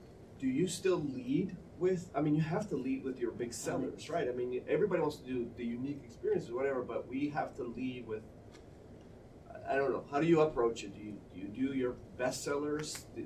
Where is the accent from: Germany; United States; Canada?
United States; Fort Lauderdale, Florida; So I'm from Fort Lauderdale, and we represent Broward County.